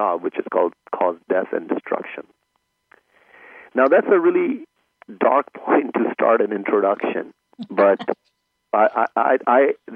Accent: Saudi Arabia; Well, I grew up in Saudi Arabia.

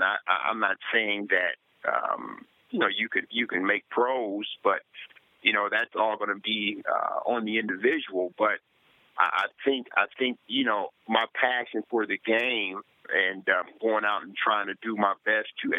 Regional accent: Toledo, Ohio, United States; especially with me being in my hometown of Toledo. It's just hard for me to turn down anything that's going on here or in Columbus. I always call Columbus my second hometown.

